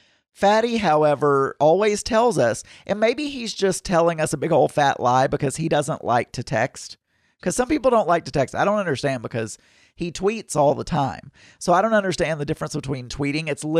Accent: the South, United States; accent: Southern; I also don't hear my own Southern accent, which I know I've got.

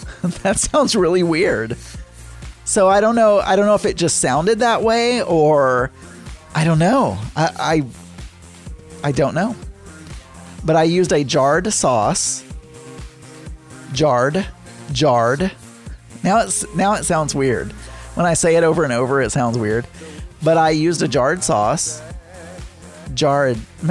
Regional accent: the South, United States; But I grew up in the South, and the way we say that word is mayonnaise.

